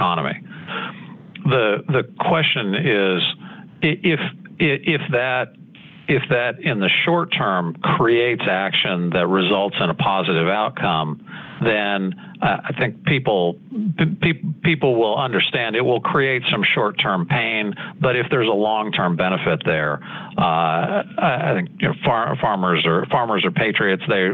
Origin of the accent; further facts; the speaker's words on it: California, United States; I grew up in the citrus industry in California, so just north of Los Angeles.